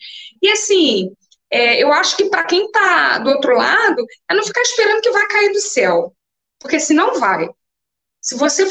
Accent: Rio de Janeiro, Brazil; Eu cresci ali, eu tenho família ali, eu sou dali, eu também sou cria, né, como a galera fala, sou cria dali.

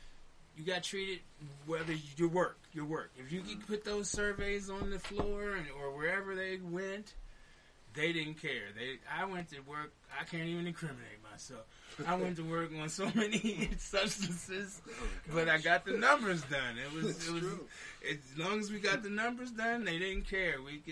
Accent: Washington, District of Columbia, United States; I'm from Berry Farms, which is probably...

